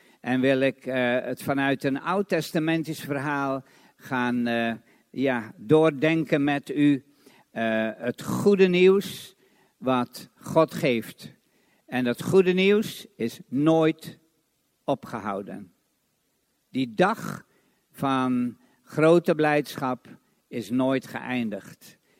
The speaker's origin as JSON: {"language": "Dutch", "town": "Almelo", "region": "Overijssel", "country": "Netherlands", "said": "Groeten uit Almelo. … Ik kom uit Almelo. Verbonden sinds 1966 aan de banier in Almelo."}